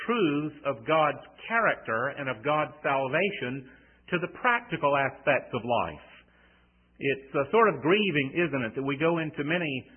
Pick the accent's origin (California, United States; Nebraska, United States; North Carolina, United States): North Carolina, United States; accent: North Carolina; You've gotten used to my North Carolina accent by now, and you can understand some of the words that I'm using.